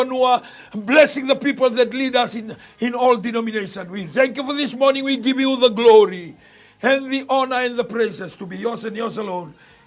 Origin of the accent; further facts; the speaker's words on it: Namukalau, Fiji; And that means for me, coming from Namukalau, I need that God.